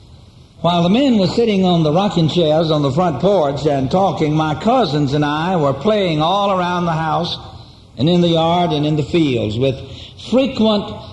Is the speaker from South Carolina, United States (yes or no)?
yes; Kingstree, South Carolina, United States; I will fly this afternoon to Kingstree, South Carolina, my hometown, where I will be a part of the celebration in the next 2.5 days of the 255th anniversary of that church's founding, of our church there. It is no secret by now that I grew up on a farm in South Carolina in the Low Country.